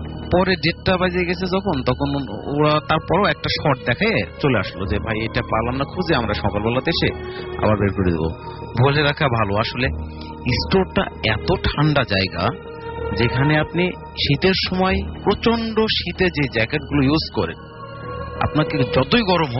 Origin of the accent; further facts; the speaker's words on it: Paba, Rajshahi Division, Bangladesh; আমি রাজশাহীর পাবা থানা থেকে আসছিলাম।